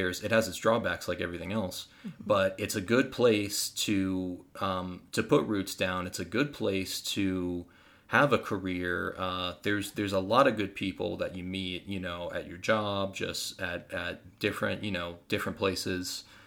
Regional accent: Las Vegas, Nevada, United States; we've been born and raised here in Las Vegas.

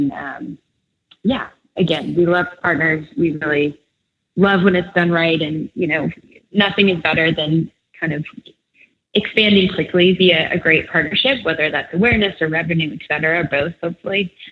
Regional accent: Texas, United States; I grew up in Texas.

